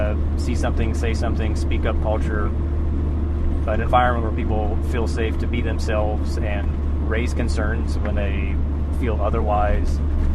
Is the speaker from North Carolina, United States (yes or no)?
no; Columbus, Ohio, United States; I'm from Columbus, Ohio, originally. Went to Ohio State University, got a degree in Parks, Rec, and Tourism Management, and then I had an opportunity to apply for National Park stuff out west.